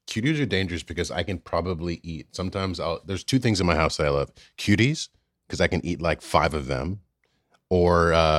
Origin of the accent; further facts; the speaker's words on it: New York, United States; but then as a New Yorker, the convenience of the audiobook for the commute